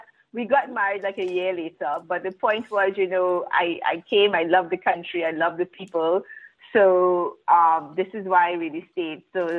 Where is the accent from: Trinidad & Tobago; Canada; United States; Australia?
Trinidad & Tobago; now in Israel; I'm from the Caribbean as well, Trinidad and Tobago. And 12 years ago, I decided to move to Israel. So when I moved to Israel, I could not speak the language. You know, I didn't speak Hebrew.